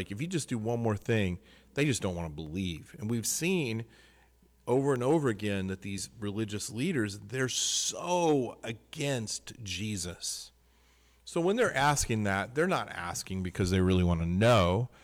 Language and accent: English; Missouri, United States; I'm from Missouri. Show me. I don't even ever heard that Missouri is the show me state. That's where I'm from originally.